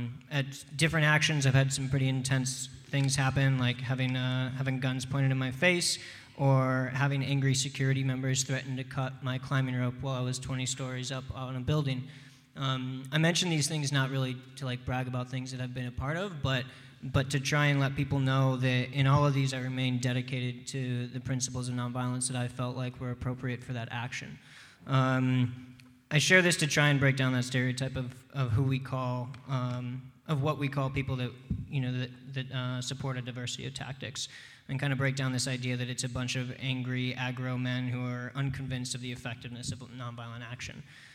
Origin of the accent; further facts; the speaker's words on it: Northeast, United States; now in Bay Area, United States; I grew up in the Northeast. I've lived out here in the Bay Area now for about 7 or 8 years.